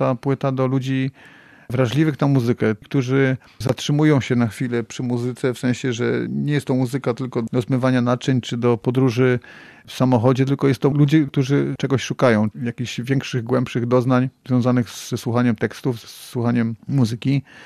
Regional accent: Mysłowice, Silesian Voivodeship, Poland; Jestem chłopakiem jednak z Mysłowic, ulicy.

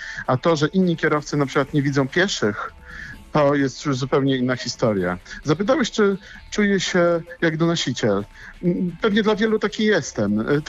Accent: Szczecin, West Pomeranian Voivodeship, Poland; Nie, jestem zwykłym szarym szczecinianinem.

